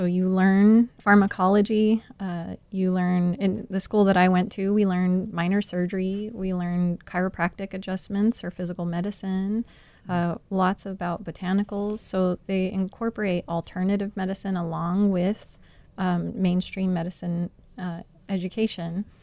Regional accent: Arizona, United States; Yes, I grew up on the White Mountain Apache Indian Reservation.

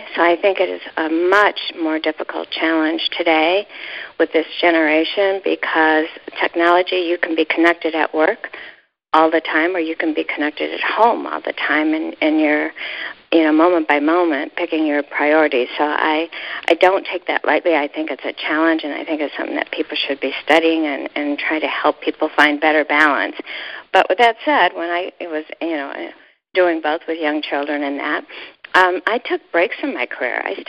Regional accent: Ohio, United States; I was brought up in Ohio and nobody exercised and all that.

